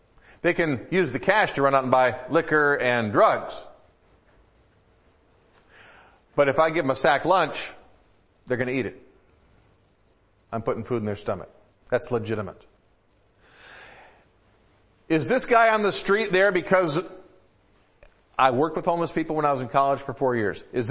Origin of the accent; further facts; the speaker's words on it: Detroit, Michigan, United States; I grew up in the Metro Detroit area, close enough so I could, far enough out of the city so I could be safe, but close enough so I could go to a Tiger ball game if I wanted to.